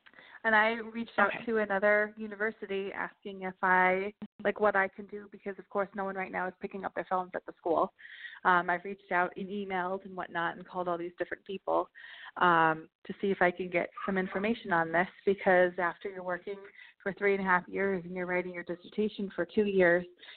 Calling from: Massachusetts, United States; calling from Massachusetts.

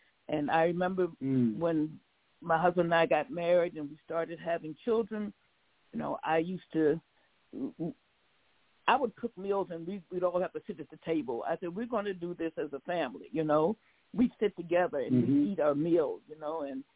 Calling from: Minneapolis, Minnesota, United States; Minneapolis, Minnesota.

